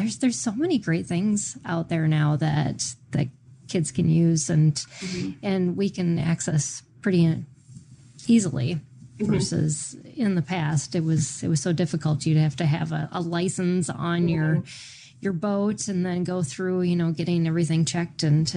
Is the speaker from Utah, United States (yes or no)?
no; Minnesota, United States; I grew up in Minnesota and we would take week trips up to the Boundary